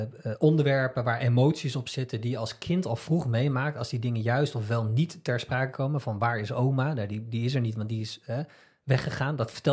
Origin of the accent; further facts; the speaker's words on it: Netherlands; Dat vinden we leuk als Hollanders.